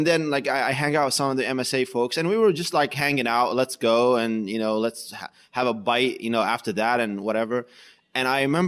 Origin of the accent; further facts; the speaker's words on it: Syria; English is a second language; moved away as an adult; also born or lived in New Jersey; now in United States; It was back in 1999 when I first came. I came from Syria and right off of high school. And I was just learning English